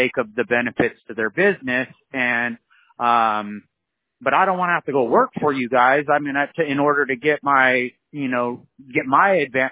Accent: California, United States; now in Alabama, United States; I'm that guy from California that came to Alabama

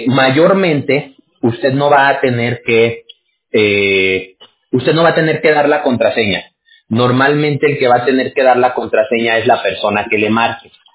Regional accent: Mexico; now in United States; Yo soy mexicano

